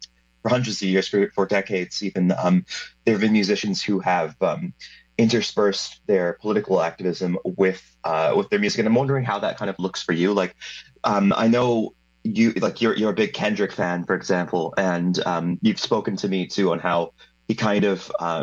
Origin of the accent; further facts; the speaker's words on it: Canada; I don't really have a large frame of reference even as a Canadian